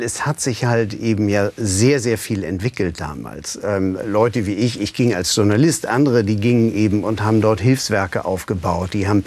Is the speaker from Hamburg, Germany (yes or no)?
no; Berlin, Germany; wie lebt man in West-Berlin, wo ich herkam.